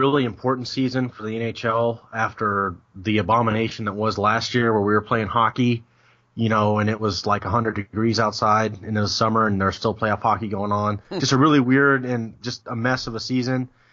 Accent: Atlanta, Georgia, United States; now in Kansas City, United States; Like, I'm from Atlanta. And I live in Kansas City now.

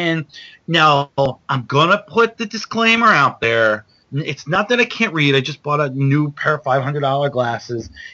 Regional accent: Sea Isle City, New Jersey, United States; So I was coming from Sea Isle City, New Jersey.

